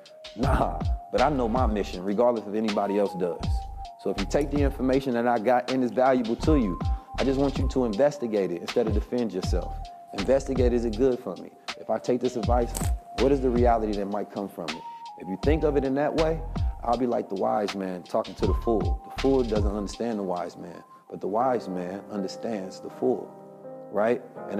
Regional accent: Oakland, California, United States; I grew up in Oakland, California.

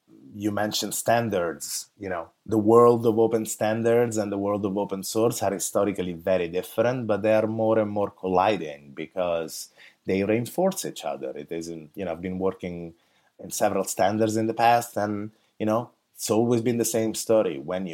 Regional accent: Italy; English is a second language; now in San Francisco, United States; As you can hear from my accent, I I live in San Francisco, but I'm from that Italian part, I guess, of San Francisco. I actually come from Italy.

